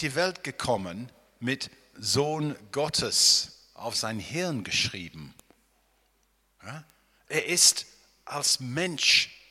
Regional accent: England, United Kingdom; German is a second language; Wenn ich als Engländer in Berlin komme, merke ich ab und zu, meine Weltansicht ist ein bisschen anders.

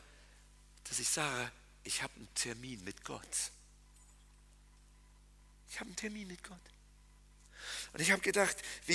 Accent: Berlin, Germany; Und als echter Berliner werde ich natürlich sagen, das war Mist

